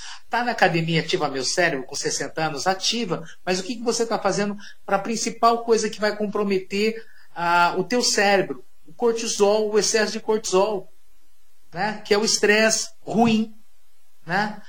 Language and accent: Portuguese; Cambará, Paraná, Brazil; Eu sou da roça, né, Olga? Sabe que eu sou paranaense, lá do norte do Paraná, de Cambará.